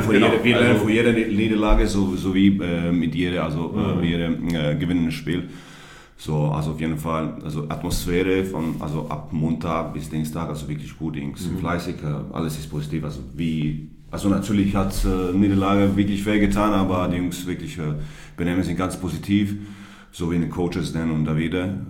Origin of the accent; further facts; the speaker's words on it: Zadar, Zadar County, Croatia; German is a second language; moved away as an adult; now in Germany; ich bin nach Kroatien, also ich habe 10 Tage frei bekommen. Und als ich in Zadar gekommen bin, also meine Heimat, ich habe meine Bücher kopiert.